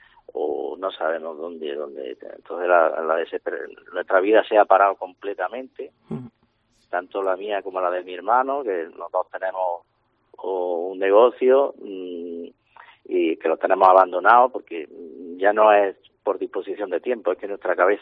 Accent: Maracena, Andalusia, Spain; porque nosotros somos de Maracena, para toda la coordinación y lo que nos haga falta

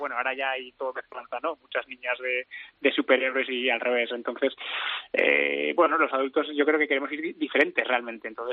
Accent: Aragon, Spain; Es un apellido navarro, aunque yo soy aragonés

